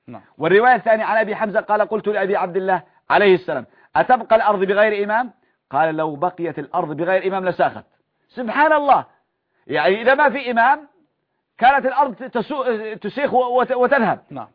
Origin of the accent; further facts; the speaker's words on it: Yemen; هذه مؤسسة معروفة عندنا في اليمن